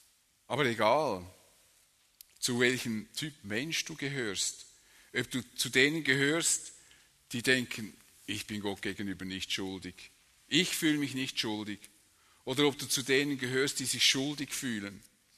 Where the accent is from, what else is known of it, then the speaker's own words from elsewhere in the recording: Switzerland; ich bin Schweizer, habe so eine deutsche Nummer dran